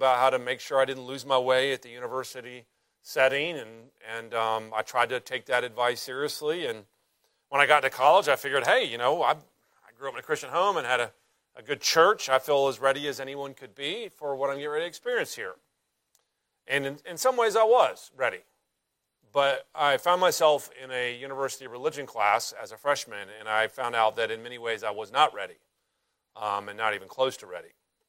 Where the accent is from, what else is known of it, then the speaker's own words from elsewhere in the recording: North Carolina, United States; I'm from North Carolina, as many of you know